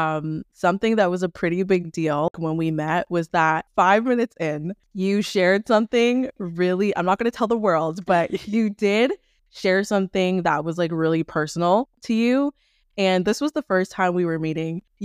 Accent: Jamaica; now in Ottawa, Canada; We are both Jamaican. Ottawa has a very large like African community. You don't stumble upon a lot of Caribbean people.

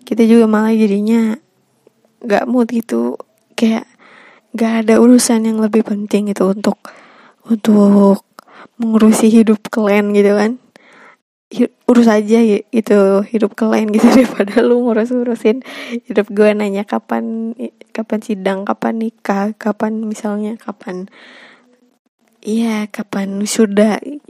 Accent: North Sumatra, Indonesia; accent: Medan; kenapa logatku jadi Medan, ya macam tuh lah gitu

